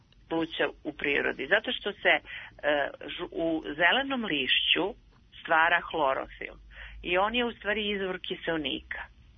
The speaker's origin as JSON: {"language": "Serbian", "country": "Serbia", "said": "Nadamo se da mi kao zemlja, kao Srbija, imamo jako lepih prirodnih staništa"}